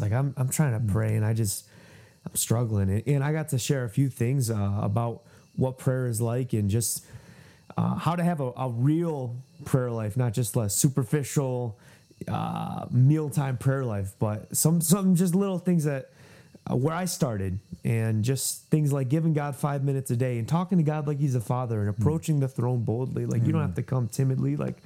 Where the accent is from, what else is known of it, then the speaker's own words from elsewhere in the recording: Rochester, New York, United States; I'm from Rochester, New York.